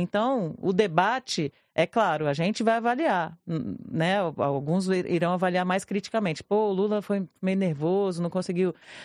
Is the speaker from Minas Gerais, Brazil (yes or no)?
no; Federal District, Brazil; eu sou do DF, né? Eu passei a adolescência...